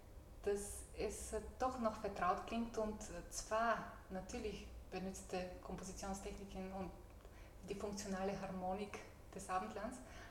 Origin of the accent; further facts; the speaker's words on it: Bulgaria; ich bin selber Bulgarin